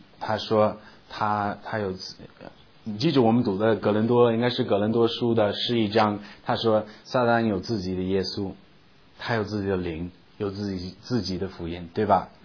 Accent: China; 我们中国人一般把灵魂连在一起

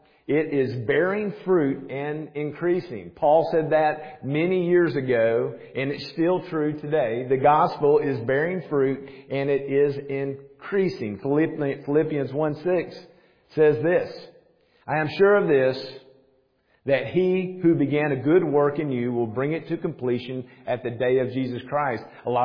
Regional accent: Nashville, Tennessee, United States; now in Smyrna, United States; I'm an old Nashvilleian. Been here for over 50 years. I grew up in South Nashville and got married, lived in Knowlesville for a little bit, lived in Franklin for a little bit. Now I'm in Smyrna

